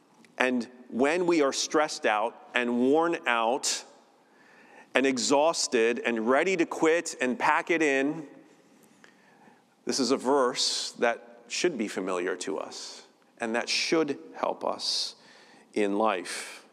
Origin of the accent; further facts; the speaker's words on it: United States; I'm saying peely-wheely, and I'm an American, and I'm just going to get away with it, okay?